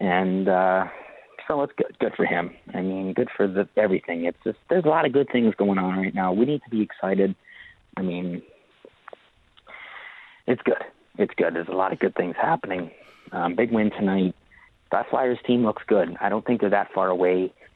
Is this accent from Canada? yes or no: yes; Lloydminster, Canada; Anyway, Randy from Lloydminster is phenomenal. I mean, that guy's awesome. I'm also from Lloyd.